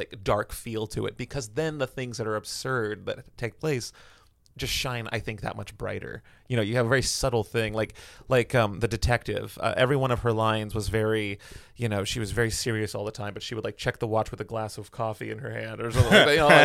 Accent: Philippines; No, I'm not. I am Filipino, yes.

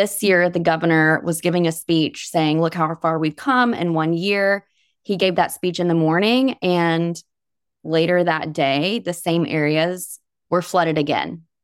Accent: Alabama, United States; now in Vermont, United States; I grew up in Alabama. And so I'm so serious. One of the reasons that I moved to Vermont was because I thought in my head, Vermont is a safe haven

